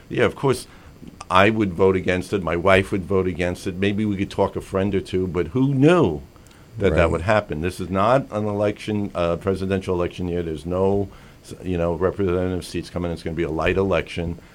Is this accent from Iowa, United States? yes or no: no; New Jersey, United States; moved away; Like, I came from Jersey back in 2009. I came up here. But there we had a ward system in my town